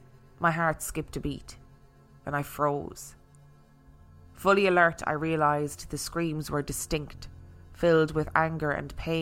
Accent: United States; I grew up in America and have been to many state fairs, and I've never seen a camel at these fairs.

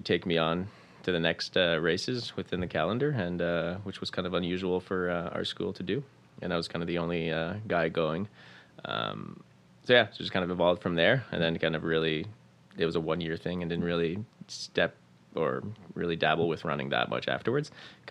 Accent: Borden, Ontario, Canada; Yeah, so I actually grew up in Ontario in a small military town, just outside of Barrie, a little town called Borden.

